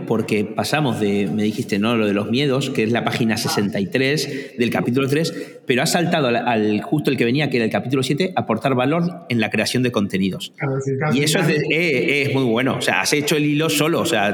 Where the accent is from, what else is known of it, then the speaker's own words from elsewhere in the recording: Argentina; yo, bueno, soy argentino, no, tú lo sabes, y tenemos una parte también muy latina, pero tenemos una pequeña parte anglosajona